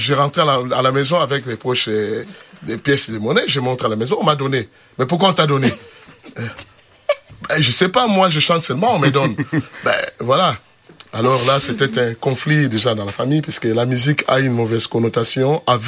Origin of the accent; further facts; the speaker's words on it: Kinshasa, DR Congo; Je suis né au Congo, à Kinshasa.